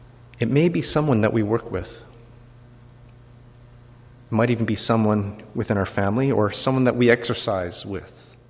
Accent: Calgary, Alberta, Canada; the Alliance Church that I grew up in Calgary

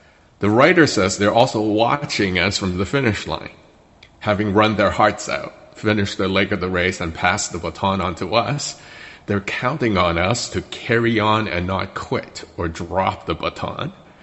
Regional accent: Canada; which is very uncomfortable to read as a Canadian

